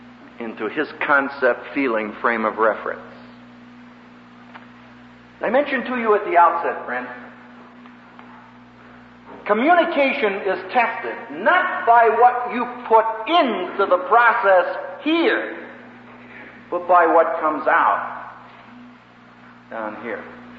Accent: Philadelphia, Pennsylvania, United States; I just happened to mention I was from Philadelphia or I had an Eskimo dog when I was a boy

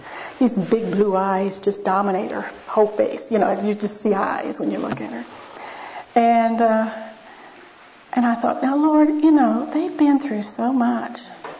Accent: West Virginia, United States; As most of you know, I grew up in West Virginia, so our front porch faced a mountain.

